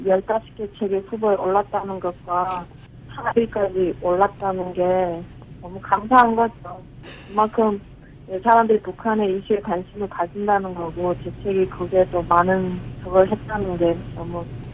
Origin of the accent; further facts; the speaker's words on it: North Korea; also born or lived in China; 저도 똑같은 탈북자였고